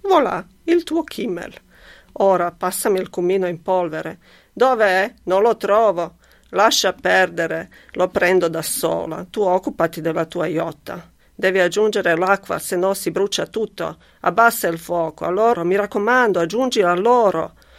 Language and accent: Italian; Sarajevo, Federation of Bosnia and Herzegovina, Bosnia & Herzegovina; Devo spiegartelo io, che vengo da Sarajevo, sorrido. E magari io non sono propriamente triestino.